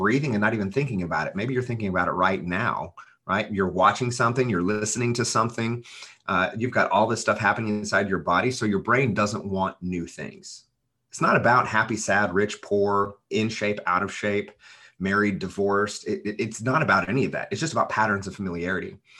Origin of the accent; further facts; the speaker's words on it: Oklahoma, United States; I love y'all, but I'm from Oklahoma. So you'll catch some Oklahoma.